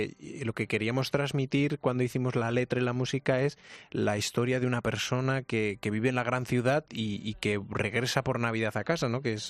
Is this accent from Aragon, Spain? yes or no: yes; Calatayud, Aragon, Spain; yo soy aragonés de Calatayud